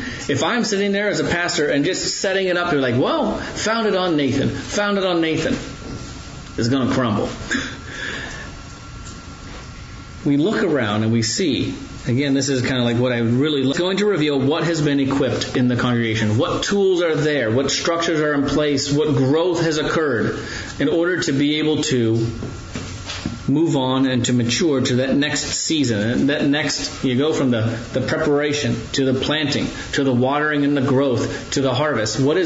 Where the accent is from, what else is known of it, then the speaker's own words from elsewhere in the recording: Ohio, United States; I grew up in Ohio, where you get a little bit more windy roads.